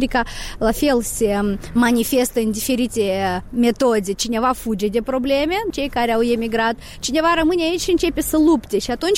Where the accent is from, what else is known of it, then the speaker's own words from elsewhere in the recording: Moldova; Dar noi suntem moldoveni, găsim ieșiri din toate situațiile.